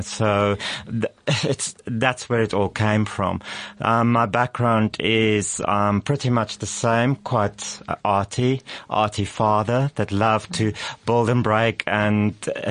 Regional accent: Johannesburg, Gauteng, South Africa; Well, I actually grew up around the corner in Auckland Park where the SABC is.

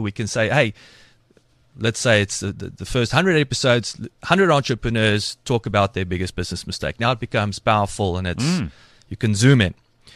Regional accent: Welkom, Free State, South Africa; I grew up in Welkom, learned to fight there.

